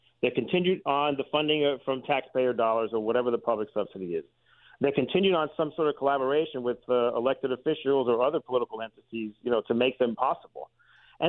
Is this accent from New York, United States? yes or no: yes; New York City, New York, United States; As a child growing up in New York City, and I became a sports fan and fascinated by the stadium environment